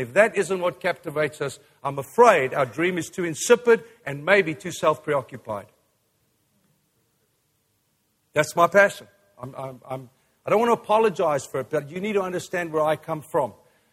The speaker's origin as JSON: {"language": "English", "town": "Vanderbijlpark", "region": "Gauteng", "country": "South Africa", "tie": "born there", "said": "every day I think of the fact that I was born in Vanderbijl Park. I'm an Afrikaans kid, and I remember walking Kaalfoot on the farm."}